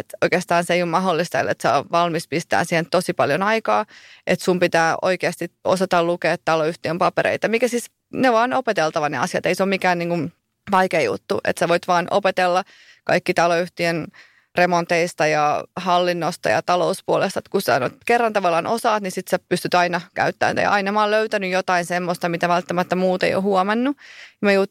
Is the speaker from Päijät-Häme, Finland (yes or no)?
no; Tampere, Pirkanmaa, Finland; Siis mä oon Tampereelta kotoisin